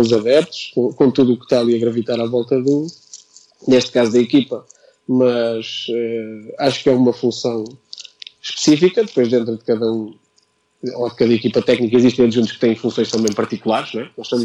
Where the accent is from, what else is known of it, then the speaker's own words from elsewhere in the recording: Peniche, Leiria, Portugal; also born or lived in Caldas da Rainha; Sim, eu nasci nas Caldas da Rainha, que fica perto do Conselho de Peniche, onde eu fui criado, onde eu vivi, onde é a minha família natural.